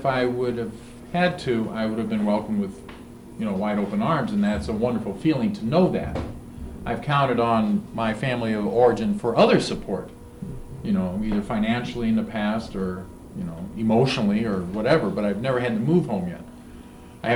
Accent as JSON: {"language": "English", "country": "United States", "said": "As American, that is ingrained in us, this idea that I'm finished here and I'm going off on my own"}